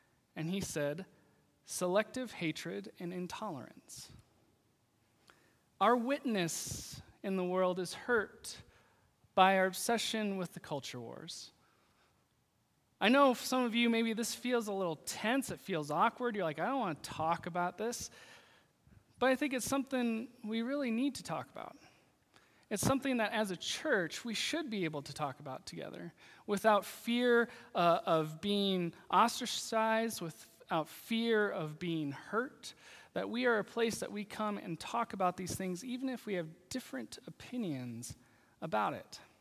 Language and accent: English; Iowa, United States; I grew up in Sioux County, Iowa